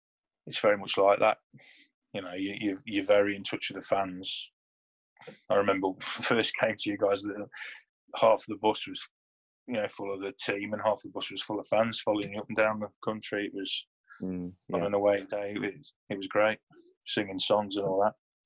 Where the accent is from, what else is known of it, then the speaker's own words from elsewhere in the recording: Stafford, West Midlands, United Kingdom; So obviously being my hometown as well, that was quite a nice situation. Managed to get myself fit, and I believe my debut for Stafford was against you guys